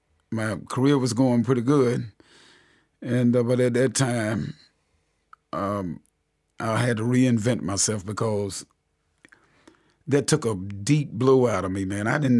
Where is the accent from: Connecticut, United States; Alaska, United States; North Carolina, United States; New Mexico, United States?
North Carolina, United States; moved away as an adult; now in New York, United States; You know, I'm from North Carolina, so I don't mind working.